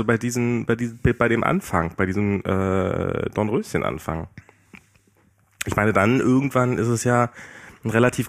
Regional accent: East Germany, Germany; Okay, ich bin im Osten groß geworden, da kannten wir

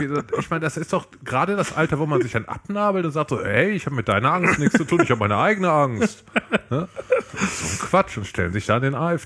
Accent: Italy; German is a second language; Das reicht ja, bei uns in Italien reicht das.

